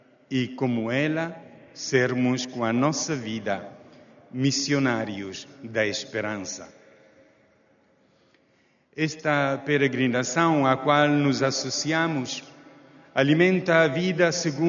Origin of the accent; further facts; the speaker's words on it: Mozambique; Mas também, capo delegado em Moçambique, de onde venho, também no Sudão e tantos outros lugares da nossa terra.